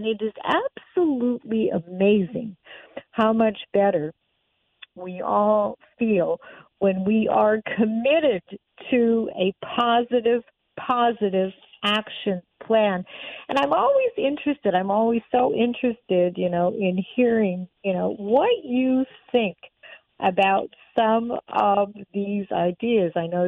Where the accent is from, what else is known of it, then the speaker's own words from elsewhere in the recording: Canada; I am Canadian. I have dual citizenship, but spent most of my life and was born in Canada.